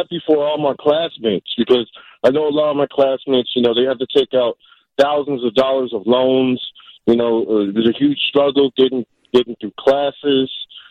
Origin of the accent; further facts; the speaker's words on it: Chicago, Illinois, United States; I'm from Chicago, Illinois.